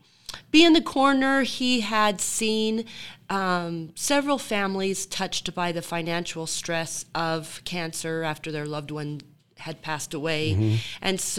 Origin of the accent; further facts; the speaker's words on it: Riverton, Wyoming, United States; now in Lander, United States; I grew up in Riverton, graduated Riverton High School, went to college here at CWC